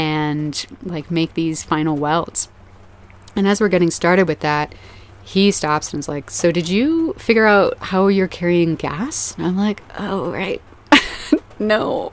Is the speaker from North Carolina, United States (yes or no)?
yes; North Carolina, United States; I tell her about that I'm from North Carolina, and we start talking about barbecue.